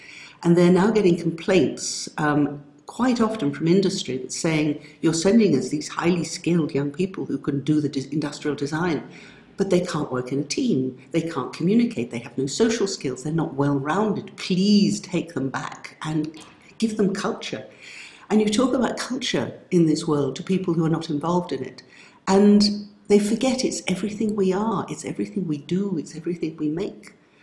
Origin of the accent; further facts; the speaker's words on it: London, United Kingdom; I grew up in London from a theatre family.